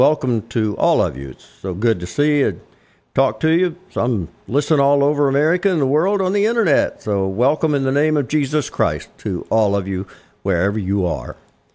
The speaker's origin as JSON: {"language": "English", "town": "Fort Worth", "region": "Texas", "country": "United States", "tie": "born or raised there", "said": "Fort Worth, my hometown, the city in which I grew up and from which I joined the Marines and left to see the world only to come back home"}